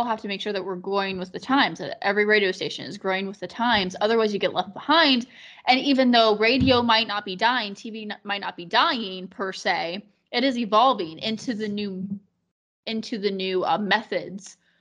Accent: Las Vegas, Nevada, United States; Not just because I came from Vegas, right, where there's a liquor store on every street corner

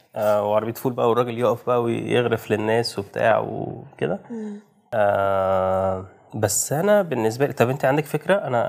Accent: Egypt; احنا مصريين

